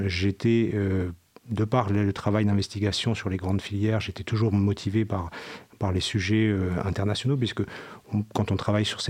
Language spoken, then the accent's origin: French; France; Donc moi, effectivement, je suis français